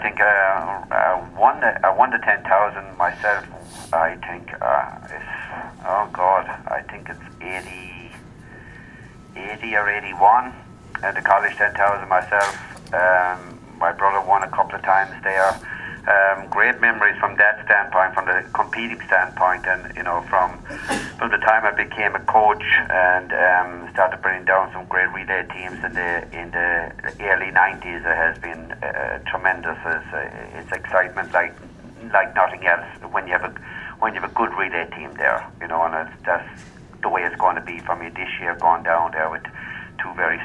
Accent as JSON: {"language": "English", "town": "Waterford", "region": "Munster", "country": "Ireland", "tie": "born or raised there", "said": "He's from Waterford, my hometown in Ireland"}